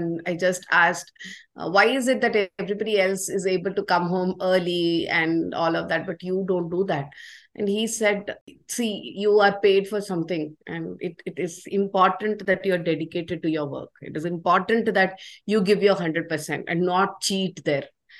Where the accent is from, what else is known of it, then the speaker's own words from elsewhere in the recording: India; I was born in the 80s, right?